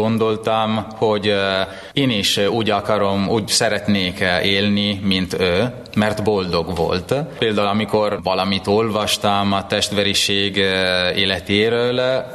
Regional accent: Redipuglia, Friuli-Venezia Giulia, Italy; first language Italian; Hungarian is a second language; és 35 éves, olasz. Egy kis faluból származom, amit Redipugliának hívnak, és Észak-Kelet-Olaszországban van, Trieste környékén, nincs messze a szlovén határtól.

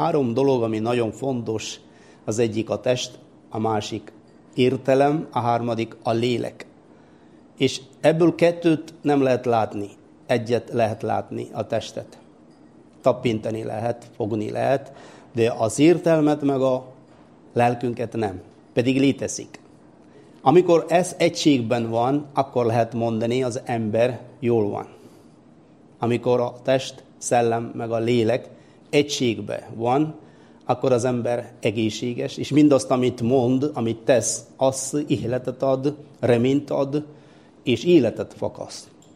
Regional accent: South India, India; Hungarian is a second language; now in Hungary; Indiai vagyok, Dél-Indiából származom, 23 éve itt szolgálom Magyarországon.

